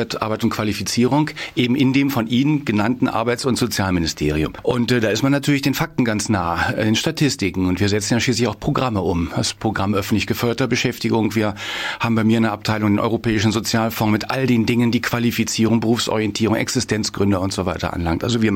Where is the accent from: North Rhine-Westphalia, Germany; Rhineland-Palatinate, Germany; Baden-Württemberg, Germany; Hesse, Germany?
North Rhine-Westphalia, Germany; Düsseldorf; Nordrhein-Westfalen, das ist mein Heimatbundesland, da bin ich aufgewachsen, Düsseldorf